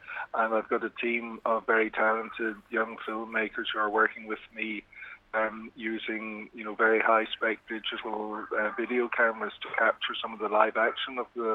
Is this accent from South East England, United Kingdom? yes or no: no; Belfast, Northern Ireland, United Kingdom; I grew up in Belfast, and obviously this city has a very warm and special place in my heart.